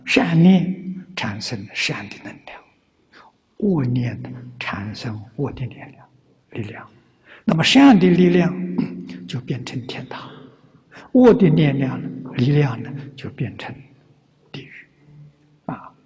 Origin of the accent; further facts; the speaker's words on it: China; 那就是我们中国人一般称为的圣贤君子啊